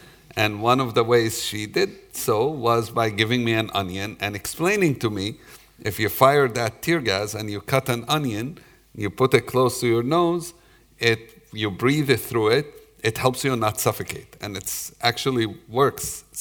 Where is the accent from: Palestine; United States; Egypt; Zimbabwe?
Palestine; Jerusalem, East Jerusalem; I'm from Jerusalem, grew up in East Jerusalem, Palestinian. And to grow up in East Jerusalem in the 80s, when I grew up